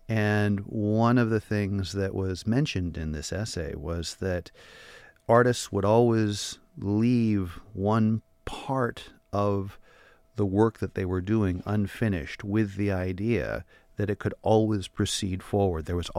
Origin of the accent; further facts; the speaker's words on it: Portland, Oregon, United States; I grew up in Portland, and I spent a lot of time up here too, seeing my grandparents.